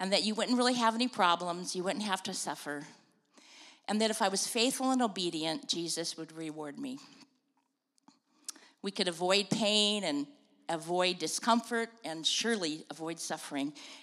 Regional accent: California, United States; And I grew up in California in the 50s and 60s.

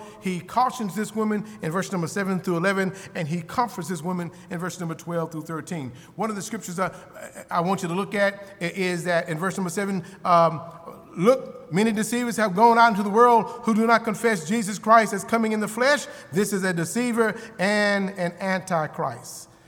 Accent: Lawrenceburg, Tennessee, United States; I remember growing up in Lawrenceburg, Tennessee

